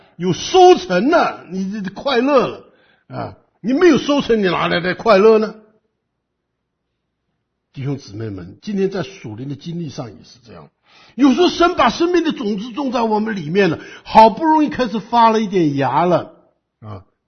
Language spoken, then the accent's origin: Chinese; China; 因为我们中国人很喜欢在后园里面开点菜园